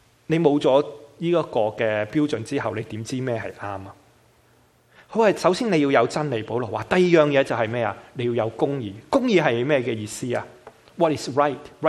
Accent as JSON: {"language": "Chinese", "region": "Guangdong", "country": "China", "accent": "Cantonese", "said": "我们广东话那句啰啰乱。"}